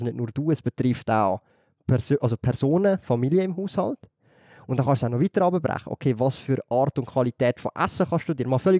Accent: Zürich, Zurich, Switzerland; dort, wo ich aufgewachsen bin, dort also das ist abgerissen worden, das Haus. Mhm. Oder? Und meine Eltern wollen weiterhin in Zürich wohnen.

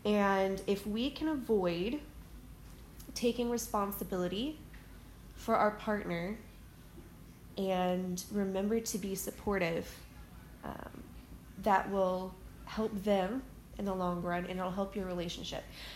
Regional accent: Southern United States, United States; Now, I was raised in the South. I still live in the South, right smack dab in the middle of the Bible Belt.

